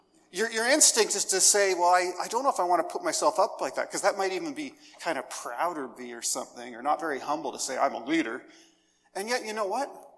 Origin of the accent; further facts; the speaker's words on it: Toronto, Ontario, Canada; also born or lived in Alberta; I'm from Toronto, but I don't ask. I ended up out there for a while pastoring.